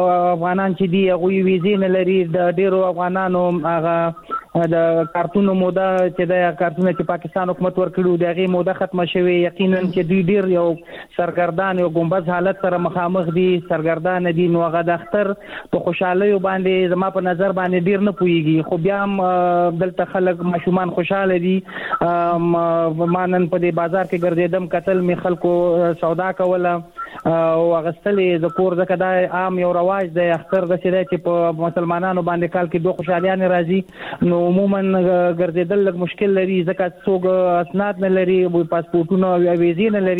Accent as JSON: {"language": "Pashto", "country": "Afghanistan", "moved": "yes", "lives_now": "Pakistan", "said": "مونږ په افغانستان په پاکستان کې کډوال یو مهاجر یو"}